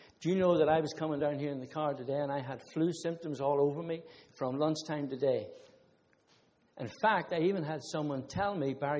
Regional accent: Ireland; Sorry, I'm just Irish, all right?

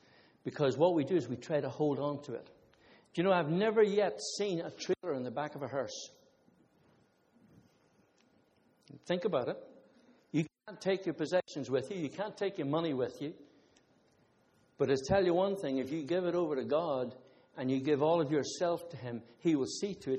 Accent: Ireland; Sorry, I'm just Irish, all right?

